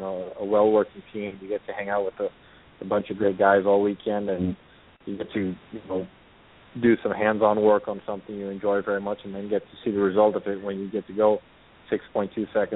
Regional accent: Aruba; and we're from Aruba.

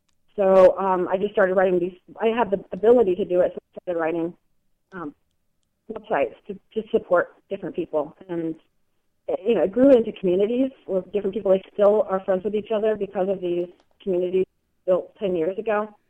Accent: Midwest, United States; I grew up mostly in the Midwest, but by the time I was in high school, my parents have moved us to like 6 different states

